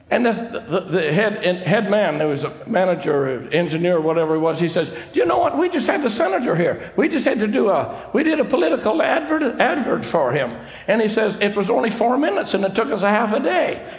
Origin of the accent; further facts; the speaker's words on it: Canada; I'm Canadian. Forgive me anyway.